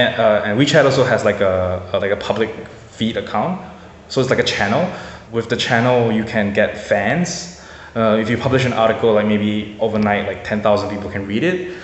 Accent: Singapore; now in Shanghai, China; I'm originally from Singapore, but I'm based in Shanghai, China now.

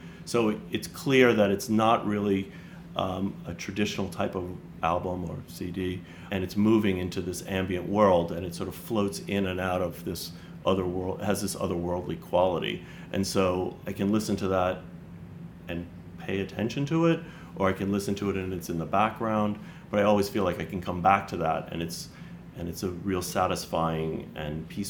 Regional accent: New Orleans, Louisiana, United States; And I grew up in New Orleans, and I've always been fascinated by that world that's turning

